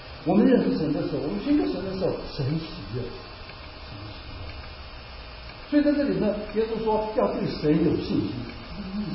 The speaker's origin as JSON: {"language": "Chinese", "country": "China", "said": "我们中国人常常说“一而再，再而三”，意思就是两三次也是够，是不是？"}